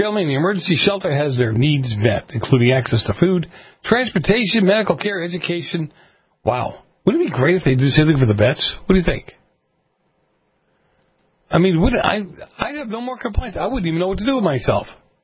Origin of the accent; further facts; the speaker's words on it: Massachusetts, United States; Another story out of my home state of Massachusetts.